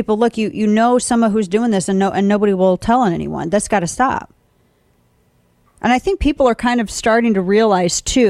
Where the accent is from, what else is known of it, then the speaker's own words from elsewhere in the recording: St. Louis, Missouri, United States; other thing that he did that's different from a lot of other people that I've heard in St. Louis, my hometown